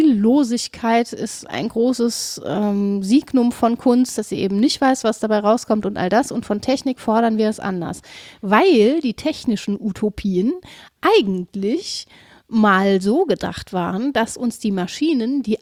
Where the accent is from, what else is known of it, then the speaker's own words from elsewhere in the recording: Cologne, North Rhine-Westphalia, Germany; Als Kölnerin ist man so ein ganz kleines bisschen toleranter, was Störungen angeht.